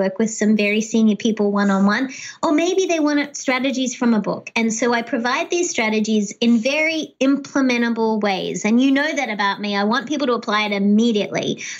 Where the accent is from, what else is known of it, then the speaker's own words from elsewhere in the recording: Australia; now in United States; being Australian, but also a local perspective. I became a US citizen, and that's really important to me.